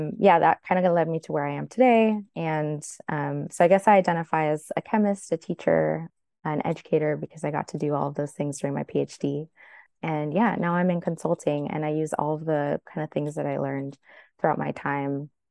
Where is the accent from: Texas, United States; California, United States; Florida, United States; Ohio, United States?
Florida, United States; Miami; I grew up in Miami, so I am Latina. My family is in Colombia.